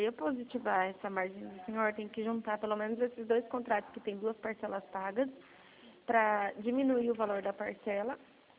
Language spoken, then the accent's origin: Portuguese; São Paulo, Brazil; Eu sou do estado de São Paulo.